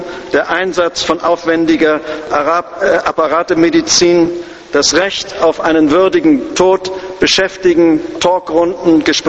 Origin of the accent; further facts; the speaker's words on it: Lübeck, Schleswig-Holstein, Germany; an dem Kanal, der meine Heimatstadt Lübeck mit der Elbe verbindet